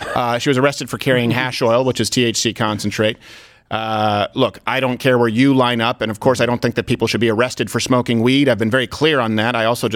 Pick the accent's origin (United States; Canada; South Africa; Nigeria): United States; I'm American, so I don't really care.